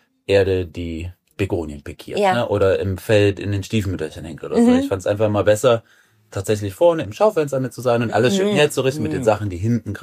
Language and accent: German; Germany; born there; now in Düsseldorf, Germany; ich bin 40 Jahre alt, fühle mich als Düsseldorfer, komme gebürtig aus der Eifel, aber habe hier echt meine Heimat gefunden.